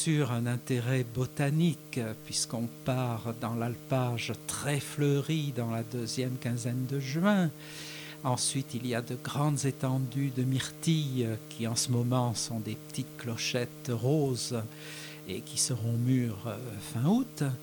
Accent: Saint-Raphaël, Provence-Alpes-Côte d'Azur, France; Autrement, je viens de Saint-Raphaël, toujours en région Provence-Alpes-Côte d'Azur.

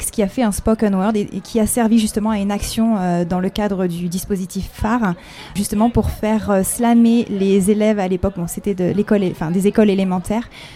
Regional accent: Reims, Grand Est, France; Alors à la base, moi je suis rémoise, je viens de Reims, mais ça fait 3 ans que j'habite maintenant Manosque.

